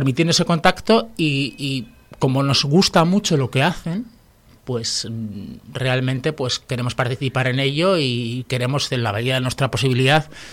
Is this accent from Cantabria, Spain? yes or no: yes; Cantabria, Spain; porque nosotros somos casi todos cántabros